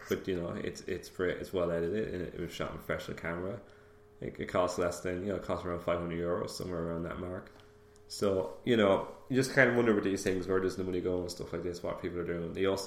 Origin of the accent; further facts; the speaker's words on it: County Offaly, Ireland; I'm from Offaly, I'm trying to make films, this makes sense.